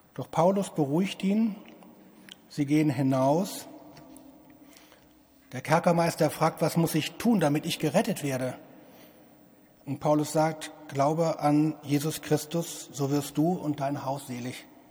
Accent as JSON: {"language": "German", "region": "Hamburg", "country": "Germany", "said": "Einmal war ich komme aus Hamburg, in Santa Fu"}